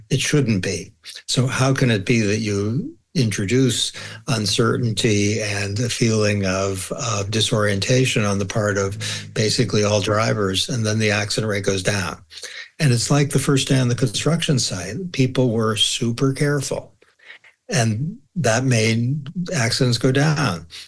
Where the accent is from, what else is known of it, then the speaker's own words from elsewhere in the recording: United States; As you can tell from my barbaric accent, I'm American.